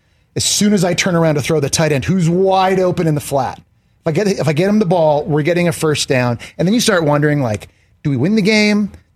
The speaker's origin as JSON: {"language": "English", "country": "Canada", "said": "No. I'm Canadian."}